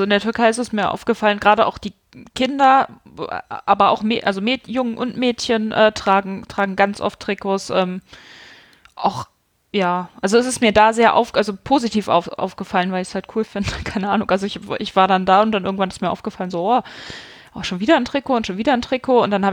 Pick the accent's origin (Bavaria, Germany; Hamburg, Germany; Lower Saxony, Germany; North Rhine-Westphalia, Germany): Lower Saxony, Germany; Hanover; also ich komme aus Hannover, ne, und war aber nie 96-Fan.